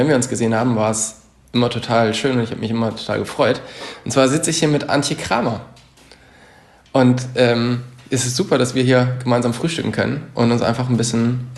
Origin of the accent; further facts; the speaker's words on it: Gummersbach, North Rhine-Westphalia, Germany; ich komme ja auch hier so ein bisschen aus der Ecke, also aufgewachsen bin ich ja in Gummersbach, also das ist ja jetzt nicht so weit von hier.